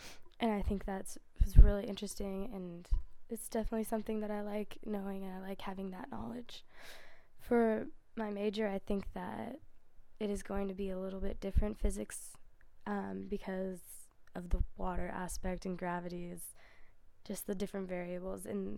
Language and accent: English; Los Gatos, California, United States; I'm from Los Gatos, California. It is 20 minutes north of Santa Cruz, a little bit more inland and over the mountains